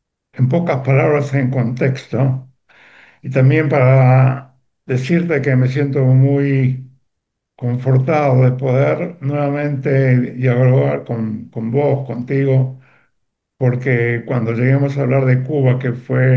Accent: Buenos Aires, Argentina; estoy súper contento de estar de vuelta en mi tierra natal y mi ciudad natal, Buenos Aires.

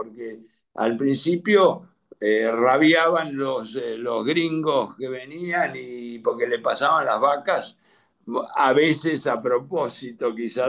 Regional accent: San Antonio de Areco, Buenos Aires Province, Argentina; primero que somos de Areco y estas fotos, muchas son de Areco

